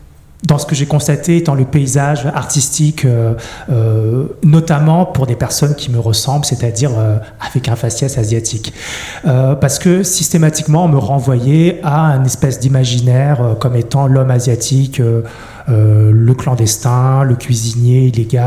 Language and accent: French; France; born there; Mes parents sont du Cambodge. Moi, je suis né en France, mais c'est un pays que j'ai découvert assez tard.